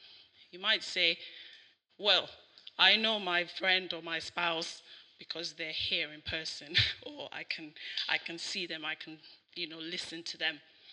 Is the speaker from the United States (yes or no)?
no; Nigeria; now in Sheffield, United Kingdom; I've lived in Sheffield for about 10 and a half years now, and I grew up in Nigeria, but, you know, I've lived in the UK for a very long time now